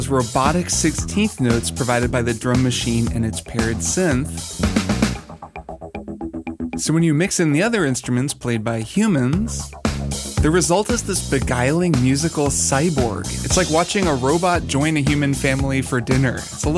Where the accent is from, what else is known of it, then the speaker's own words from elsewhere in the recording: Portland, Oregon, United States; out of my hometown of Portland, Oregon.